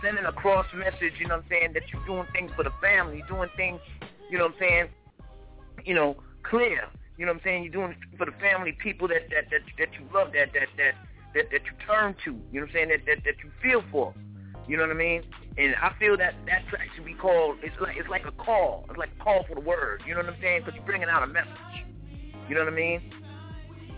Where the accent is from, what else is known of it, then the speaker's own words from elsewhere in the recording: New York City, New York, United States; You know, I'm from Brooklyn, New York, you know what I'm saying?